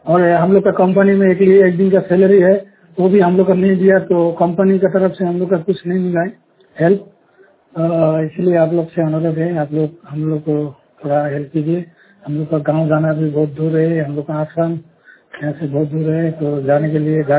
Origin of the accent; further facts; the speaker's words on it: Assam, India; now in Tiruppur, India; आसाम का रहने वाला हूँ, तमिलनाडु तिरुपुर सिक्को मेन गेट हम लोग का जो रहने वाला ठिकाना है।